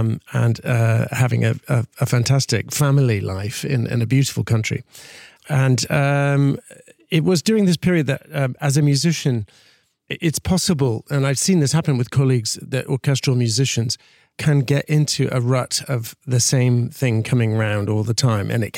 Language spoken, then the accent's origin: English; Connecticut, United States; now in Houston, United States; I grew up in the Northeastern in America, in the state of Connecticut, and eventually found myself studying violin in Houston at the Shepherd School of Music at Rice University